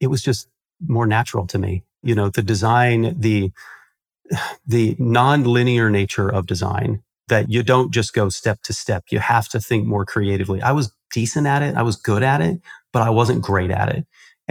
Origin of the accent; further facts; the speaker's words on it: Indiana, United States; I grew up in Indiana, in a kind of a small rural town in Indiana.